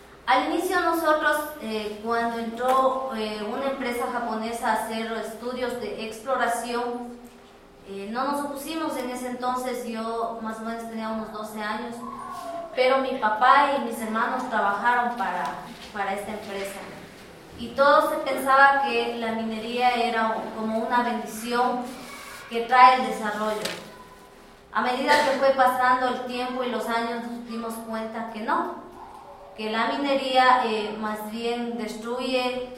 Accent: Cotacachi, Imbabura, Ecuador; Vengo de la zona de Inta, del cantón Cotacachi, provincia de Imbabura.

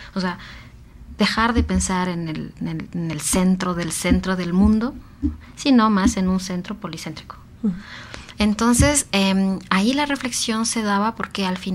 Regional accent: Quito, Pichincha, Ecuador; sabiendo que somos de Quito, que morimos de frío

